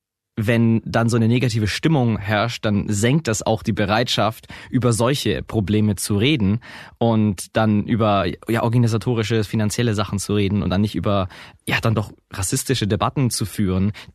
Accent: Augsburg, Bavaria, Germany; ich komme aus Augsburg

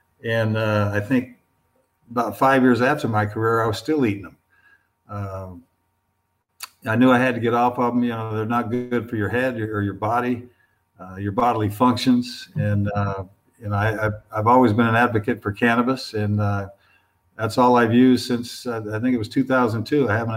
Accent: San Jose, California, United States; also born or lived in Utah; I grew up in San Jose, and, I played in a little bit of snow my last 2 years of high school up in Utah, but I'd never skied.

